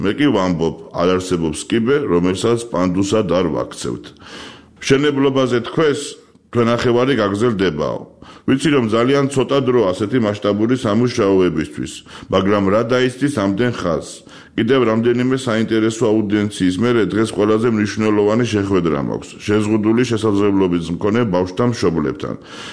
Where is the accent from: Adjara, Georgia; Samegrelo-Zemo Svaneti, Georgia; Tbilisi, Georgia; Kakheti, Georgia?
Tbilisi, Georgia; მე ძალიან მიყვარს ჩემი ქალაქი, დედამიწაზე ყველაზე ძვირფასი ადგილია. ჩემი ბავშვობის უბნები სოლოლაკი და ვერა განსაკუთრებით მიყვარს